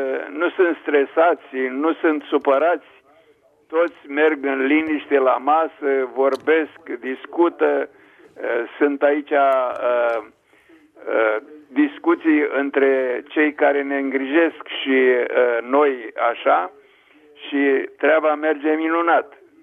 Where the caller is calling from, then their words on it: Germany; din Germania.